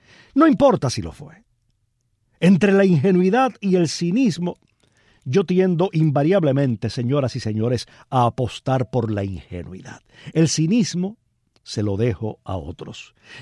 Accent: Palma Soriano, Santiago de Cuba, Cuba; regreso a mi infancia en Palma Soriano.

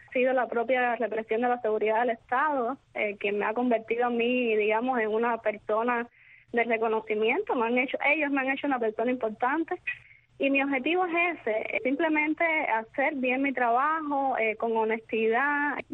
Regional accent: Cuba; el orgullo como cubana.

